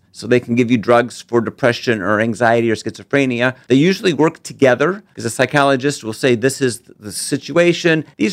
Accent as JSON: {"language": "English", "town": "Columbus", "region": "Nebraska", "country": "United States", "tie": "born or raised there", "said": "Yes, I was born and raised in Columbus, Nebraska."}